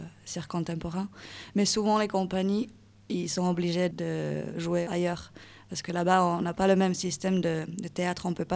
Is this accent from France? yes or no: no; Finland; Je suis finlandaise